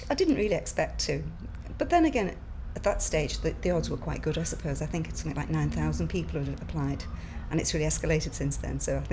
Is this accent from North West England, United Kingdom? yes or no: yes; Crosby, North West England, United Kingdom; I'm 57, and I'm from Crosby, near Liverpool.